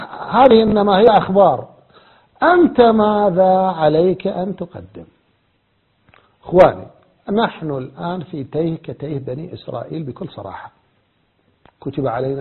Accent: Iraq; لكن كعراقي أخاطب العراقيين

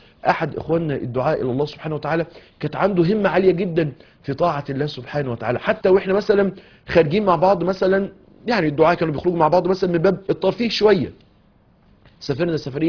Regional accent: Mansoura, Dakahlia, Egypt; لما كنا دايما مع الشيخ زمان عندنا في المنصورة

